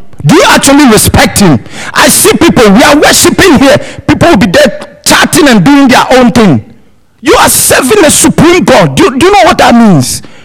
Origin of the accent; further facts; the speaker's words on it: Ghana; I'm from Ghana.